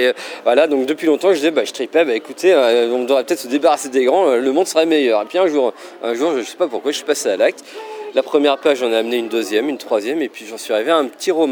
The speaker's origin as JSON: {"language": "French", "region": "Pays de la Loire", "country": "France", "said": "Donc je viens d'à côté de Nantes."}